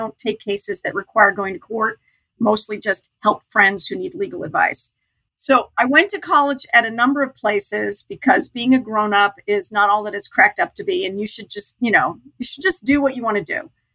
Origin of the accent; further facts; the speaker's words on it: Newtown, Connecticut, United States; also born or lived in Orlando, Florida; I was born in Orlando, Florida. And when I was very young, a couple years old, my parents moved to Newtown, Connecticut, now famous for the Sandy Hook shootings.